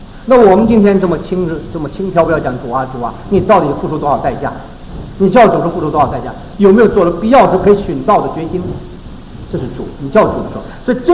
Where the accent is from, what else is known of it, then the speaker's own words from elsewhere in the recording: China; 我常常讲我们中国人得天独厚，中国的基督徒是得天独厚